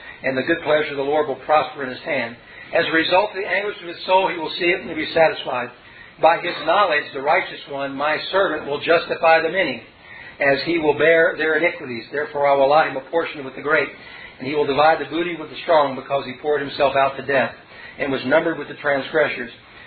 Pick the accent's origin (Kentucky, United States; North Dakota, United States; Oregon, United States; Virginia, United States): Kentucky, United States; Louisville; I come from Louisville, Kentucky, and Muhammad Ali used to say, I'm pretty.